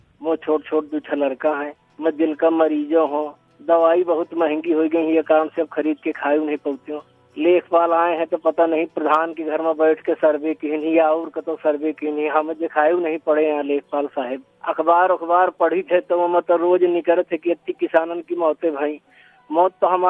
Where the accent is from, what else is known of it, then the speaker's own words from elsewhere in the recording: Pauhar, Uttar Pradesh, India; मैं पौहार गांव से हूं, जिला बांदा है उत्तर प्रदेश, तहसील अतर्रा, किसान हूं लगभग 20 बीघा जमीन का